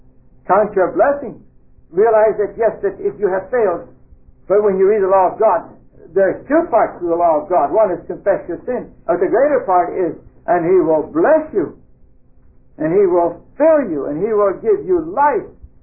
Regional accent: California, United States; also born or lived in Minnesota; Oh, no, I was born in Minnesota. I grew up in California.

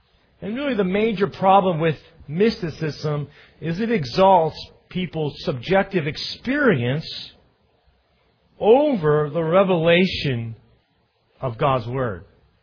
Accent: Maine, United States; And when I moved here from Maine, you know, we have some really good lobster up in Maine.

